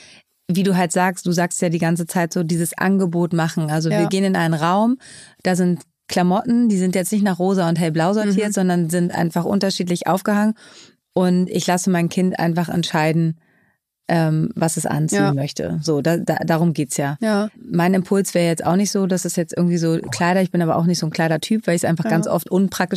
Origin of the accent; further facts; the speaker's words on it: Schleswig-Holstein, Germany; also born or lived in East Germany; ich bin in den neuen Bundesländern geboren, zwar aufgewachsen in Schleswig-Holstein